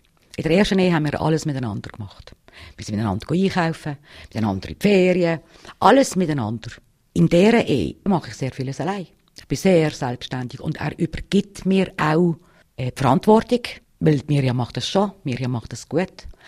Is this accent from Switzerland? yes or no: yes; Switzerland; Ich bin Schweizerin. Ich laufe auch als Schweizerin in Tunesien rum.